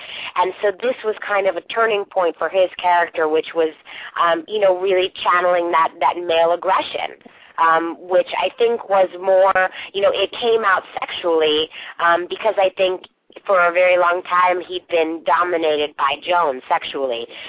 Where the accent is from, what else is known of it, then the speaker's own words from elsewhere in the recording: the North, United States; because I'm from the North, so I'm not from the South, so I think that the more Southern the phrases are, the more I love them.